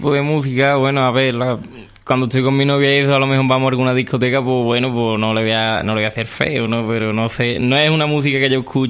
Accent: Lebrija, Andalusia, Spain; estamos orgullosos de ser de Lebrija y, pues claro, la Silera, pues, como una clara referencia, que somos de aquí, de Lebrija

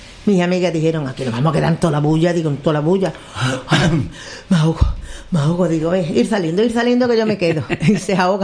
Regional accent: Lebrija, Andalusia, Spain; Digo, yo de Lebrija

